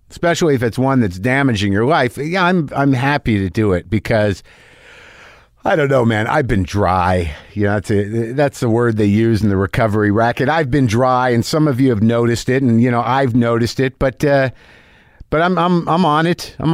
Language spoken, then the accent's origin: English; Sudbury, Ontario, Canada; I'm from Canada, specifically a small town called Sudbury.